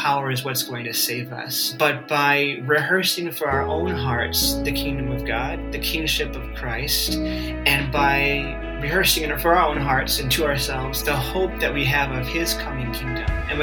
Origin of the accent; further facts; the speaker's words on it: Detroit, Michigan, United States; also born or lived in Anderson, Indiana / Chicago area / Ethiopia; my grandparents are from northern Mexico. I was born in Anderson, Indiana, but grew up mostly in the Detroit area.